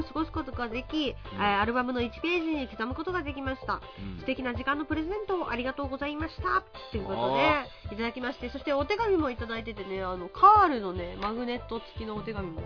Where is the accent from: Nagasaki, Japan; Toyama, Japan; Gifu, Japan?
Nagasaki, Japan; Sasebo; その次の日は25日はね、地元佐世保で